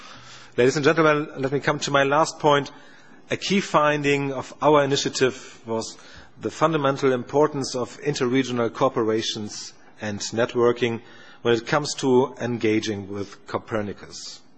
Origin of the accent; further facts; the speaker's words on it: Bremen, Germany; English is a second language; my hometown Bremen has learned that Nereos serves as an important tool